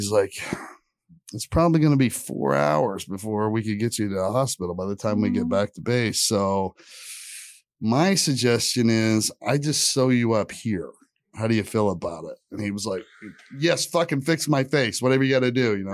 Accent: Indiana, United States; at least I'm from Indiana where we had snow, but I was living in Texas at the time.

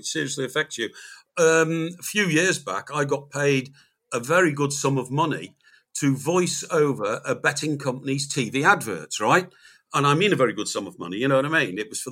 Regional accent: Chester, North West England, United Kingdom; I was born and brought up in Chester.

